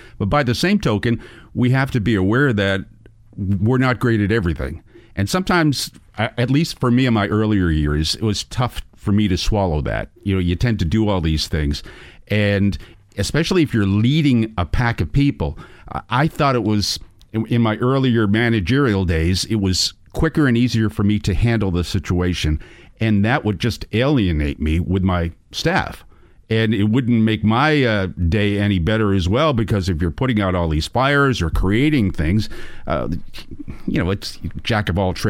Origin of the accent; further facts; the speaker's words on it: Boston, Massachusetts, United States; Back in my days as a kid growing up in Boston, when they were the Boston Patriots and playing at Fenway Park